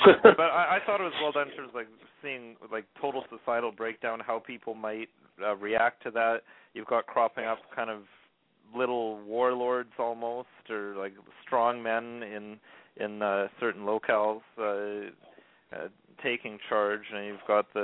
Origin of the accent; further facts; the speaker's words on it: Canada; Well, we're both Canadian